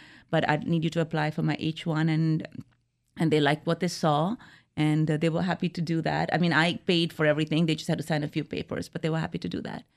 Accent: India; moved away; Everything is so different here than what I grew up from in India.

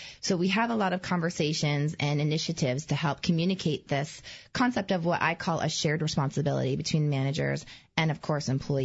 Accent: Maine, United States; Plenty of times, I'm from Maine, and I know the state and county offices at USDA in Maine often have ice storms

